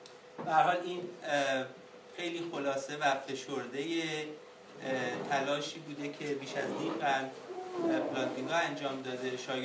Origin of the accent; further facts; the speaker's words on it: Iran; از ایران اومدم میخوام ایشونو ببینم